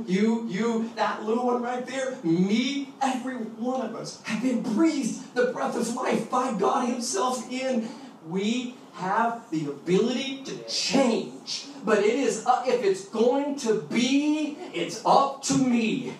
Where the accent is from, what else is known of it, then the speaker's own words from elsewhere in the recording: Inglewood, California, United States; also born or lived in Goshen, Indiana; I came from Goshen, Indiana, and I went to Inglewood, California. I grew up in Inglewood when I moved here to California.